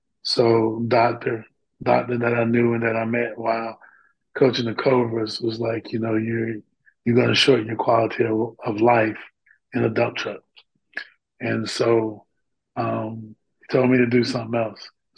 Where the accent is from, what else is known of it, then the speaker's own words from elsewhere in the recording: North Carolina, United States; Moved back to my hometown, which is North Carolina.